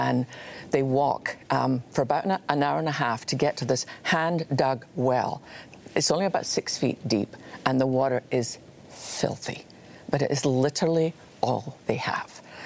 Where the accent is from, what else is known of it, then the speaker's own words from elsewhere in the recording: Scotland, United Kingdom; born there; It's just I was born in Scotland